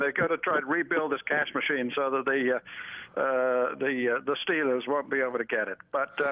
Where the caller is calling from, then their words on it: Washington, District of Columbia, United States; Well, actually, I'm back in Washington, D.C. today.